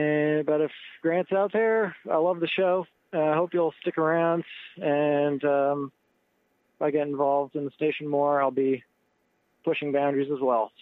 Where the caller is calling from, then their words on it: Belfast, Maine, United States; I'm local to Belfast.